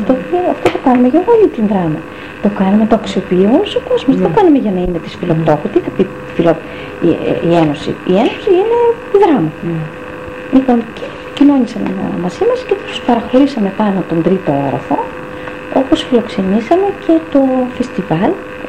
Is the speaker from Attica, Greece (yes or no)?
no; Thasos, Eastern Macedonia and Thrace, Greece; born there; now in Drama, Greece; Εγώ γεννήθηκα στη Θάσο. Εργάστηκα στην Καβάλα. Εκεί γνώρισα τον άντρα μου και ήρθαμε στην Δράμα.